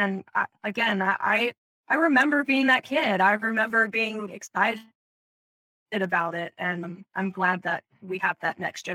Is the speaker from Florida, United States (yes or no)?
no; Ohio, United States; Growing up in Ohio, we had a sea world in Ohio.